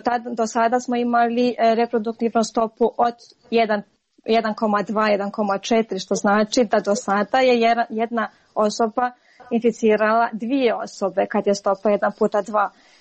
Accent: Montenegro; ja sam poreklom iz Crne Gore i svakodnevno pratim vijesti iz Crne Gore

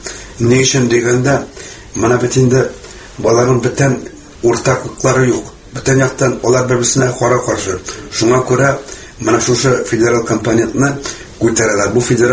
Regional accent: Bashkortostan, Russia; born there; Ә без монда туган, безнең каберләр монда. Шуңа күрә без Башкортстаннан Тукай сүзләре белән әйтергә дә китмибез.

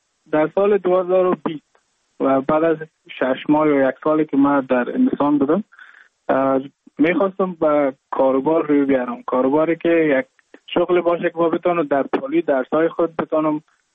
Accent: Mazar-i-Sharif, Balkh, Afghanistan; moved away as an adult; now in Goa, India

